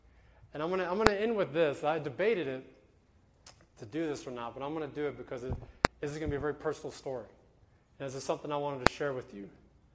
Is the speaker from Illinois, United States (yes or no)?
no; Big Spring, Texas, United States; But I realized that when I went around my hometown in Big Spring